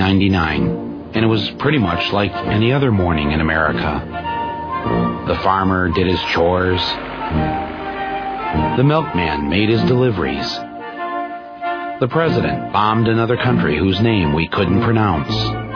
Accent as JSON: {"language": "English", "region": "Michigan", "country": "United States", "tie": "born or raised there", "said": "You see, I grew up in Michigan, a gun lover's paradise."}